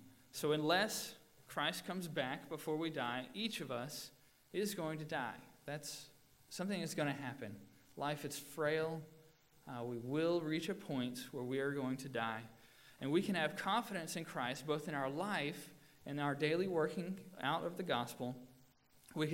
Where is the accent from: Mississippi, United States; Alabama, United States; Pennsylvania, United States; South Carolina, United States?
Alabama, United States; And when I grew up in Alabama, I only called people sir that were older than me.